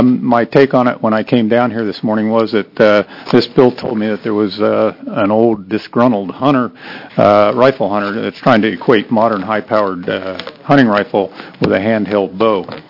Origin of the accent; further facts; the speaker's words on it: Newberg, Oregon, United States; I'm from Newburg, Oregon, and I am the president of the Traditional Archers of Oregon.